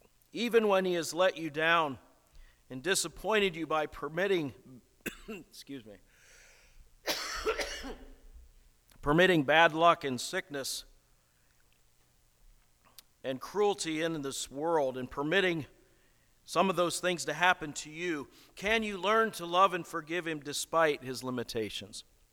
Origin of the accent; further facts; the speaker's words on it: Akron, Ohio, United States; There's one site from Case Western Reserve University, not far from where I grew up in Akron, Ohio.